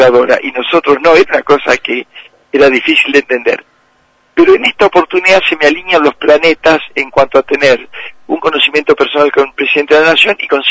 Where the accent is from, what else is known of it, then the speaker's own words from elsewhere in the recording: Entre Ríos, Argentina; yo, que tengo 68 años, tenía 8 años y mi padre era el jefe de la planta depuradora de mi pueblo, que es un pueblo insignificante en el medio del monte entrerriano